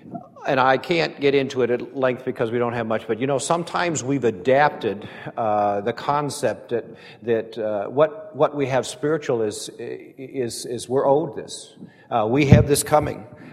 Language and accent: English; Brainerd, Minnesota, United States; but I was raised in Brainerd, Minnesota, which is about 120 miles below International Falls